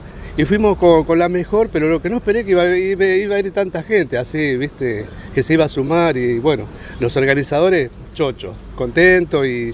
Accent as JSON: {"language": "Spanish", "region": "Chaco", "country": "Argentina", "said": "Soy del Chaco. Soy del Chaco y vine a poner el pecho, o sea, vine a probarme a mí mismo."}